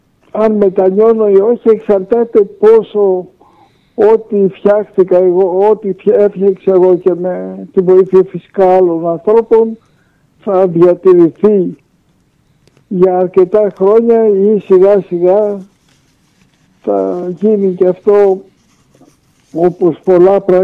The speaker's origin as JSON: {"language": "Greek", "town": "Athens", "region": "Attica", "country": "Greece", "tie": "born or raised there", "lives_now": "Crete, Greece", "said": "σχέση με την Κρήτη δεν είχα, γεννήθηκα και μεγάλωσα στην Αθήνα, οπότε όταν σκεφτόμουν να γυρίσω στην Ελλάδα, την Αθήνα σκεφτόμουν."}